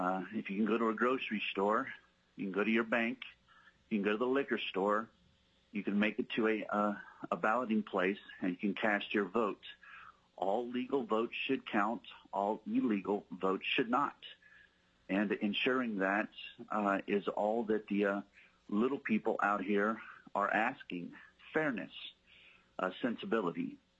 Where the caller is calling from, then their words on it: Fairbanks, Alaska, United States; I'm calling from District 5 in Fairbanks, Alaska.